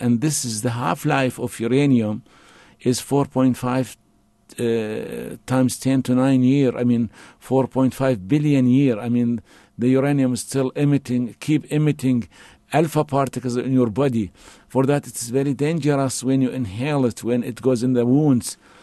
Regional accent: Fallujah, Al Anbar, Iraq; English is a second language; I'm from Fallujah. Yes, I'm from a city of Fallujah, which were almost completely destroyed by the war.

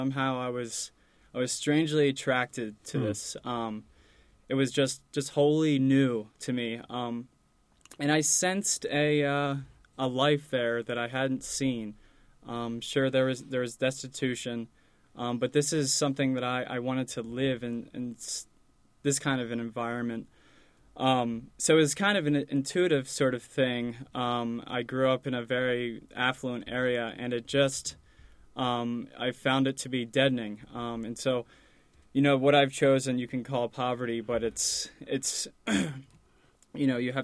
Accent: Rosemont, Pennsylvania, United States; Exactly, yeah. I'm from Rosemont.

